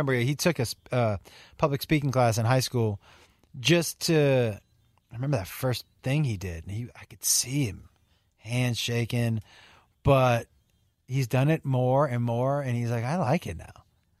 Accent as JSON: {"language": "English", "region": "Massachusetts", "country": "United States", "said": "Yeah, I'm from Western Mass."}